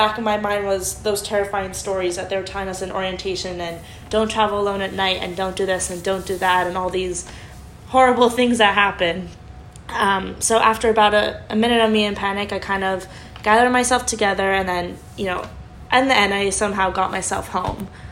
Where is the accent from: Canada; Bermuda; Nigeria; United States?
Bermuda; I'm from Bermuda, and metros or train systems just aren't a thing.